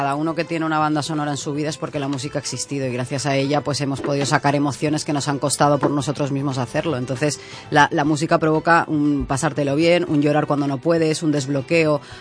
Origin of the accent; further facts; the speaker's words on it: Argentina; born there; yo soy argentina de nacimiento